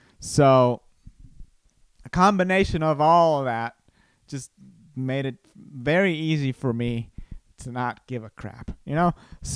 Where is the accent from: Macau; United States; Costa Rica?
Costa Rica; first language Spanish; English is a second language; I grew up in Costa Rica, and my native language is Spanish, but I also grew up speaking in English with my fascia. So it was like a mixed language household. I spoke English with my dad, and I spoke Spanish with my mom.